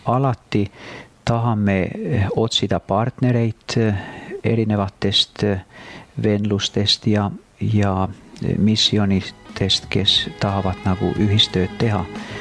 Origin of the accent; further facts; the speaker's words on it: Finland; Estonian is a second language; now in Stockholm, Sweden; Ma elan praegu Stockholmis oma Eesti naisega, kes on Saaremaalt pärit ja mul on 5 last. Olen soomlane ja olen praegu Eestis.